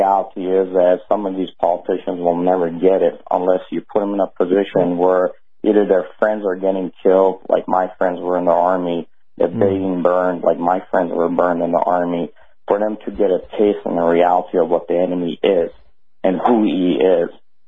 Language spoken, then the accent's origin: English; Iran; English is a second language; I grew up in Iran. I saw the revolution.